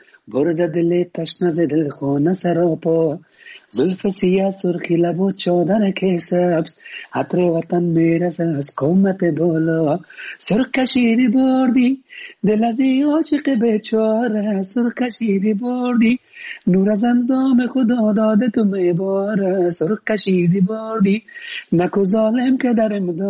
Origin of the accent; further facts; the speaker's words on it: Afghanistan; ما مسلمان هستیم ما افغان هستیم